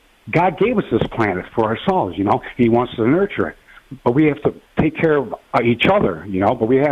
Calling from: Cleveland, Ohio, United States; I'm speaking from the Cleveland area.

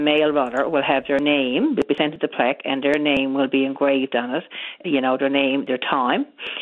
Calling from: Riverhead, Newfoundland and Labrador, Canada; I'm calling now from Riverhead, St. Mary's Bay.

